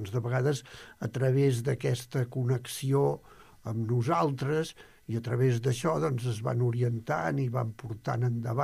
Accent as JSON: {"language": "Catalan", "town": "Barcelona", "region": "Catalonia", "country": "Spain", "tie": "born or raised there", "said": "Servidor soc del barri de la Sagrera, i allà al barri de la Sagrera, quan érem jovenets"}